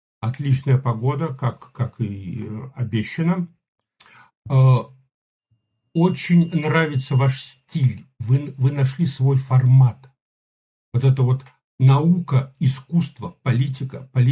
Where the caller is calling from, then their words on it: Ontario, Canada; Канада, Онтарио.